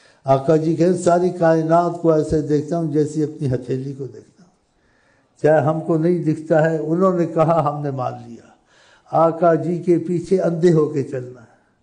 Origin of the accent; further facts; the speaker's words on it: Pakistan; مجھے اپنی قوم عزیز ہے, بھوکے مرتے ہیں مصیبت میں, مجھے پاکستان عزیز, ہمارا وطن.